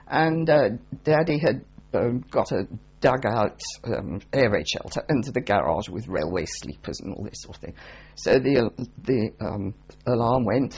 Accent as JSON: {"language": "English", "town": "Birmingham", "region": "West Midlands", "country": "United Kingdom", "tie": "born or raised there", "said": "Yes, I was born in Birmingham. Quite a while ago."}